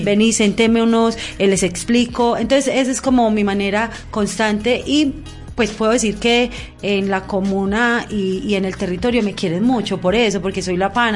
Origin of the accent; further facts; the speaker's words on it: Cereté, Córdoba, Colombia; born there; Nací en Cerete y fui criada acá, por eso no tengo acento costeño, mija.